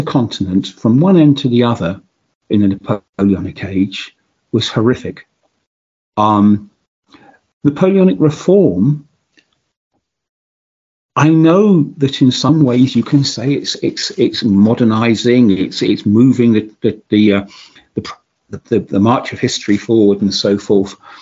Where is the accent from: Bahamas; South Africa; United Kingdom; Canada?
United Kingdom; because I am British